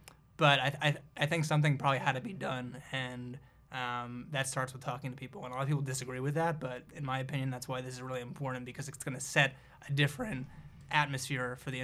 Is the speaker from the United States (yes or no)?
yes; New Jersey, United States; New Jersey. We had lemonade.